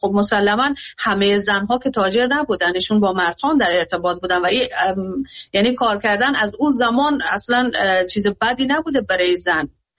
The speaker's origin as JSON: {"language": "Persian", "country": "Afghanistan", "said": "من به عنوان یک افغانستانی دلم برای کشورم میسوزه"}